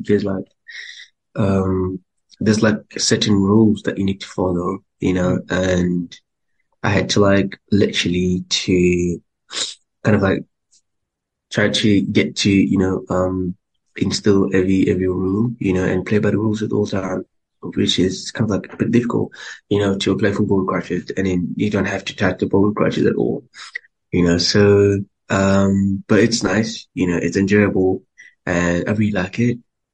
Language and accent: English; South Africa; and I'm from South Africa.